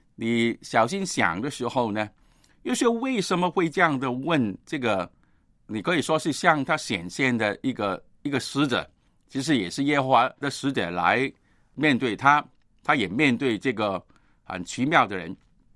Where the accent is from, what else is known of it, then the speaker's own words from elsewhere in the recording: Guangdong, China; 我是广东人，广东人就是说